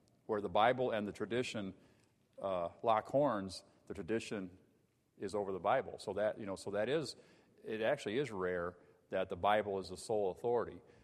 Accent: Illinois, United States; And when I grew up in Illinois, we had a fellowship of Baptist churches in central Illinois.

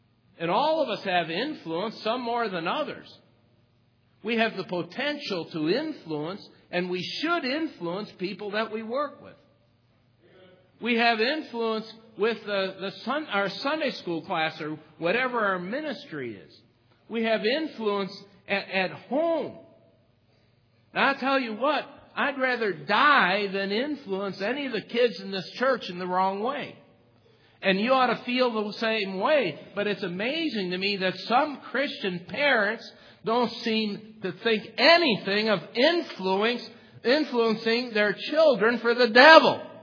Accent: United States; born there; I praise God that I was born in America.

